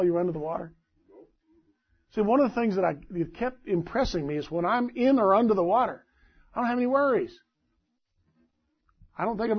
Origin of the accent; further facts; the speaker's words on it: Corpus Christi, Texas, United States; And we're from South Texas. We were living in Corpus. We were used to humidity